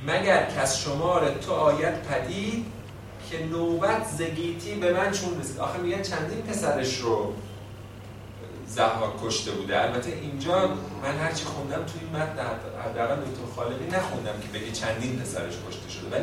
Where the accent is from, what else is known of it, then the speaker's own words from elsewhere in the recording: Iran; یعنی ما ایرانیان چرا همه بلاها و بیچارگیایی که سر ما میاد، ما کی هستیم؟ ما مثلا ایرانی هستیم.